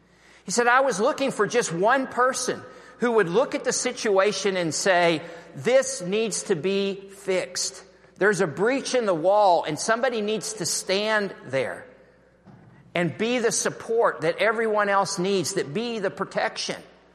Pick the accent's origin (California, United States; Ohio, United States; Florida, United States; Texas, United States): Texas, United States; I'm from Texas. We constantly were praying for rain.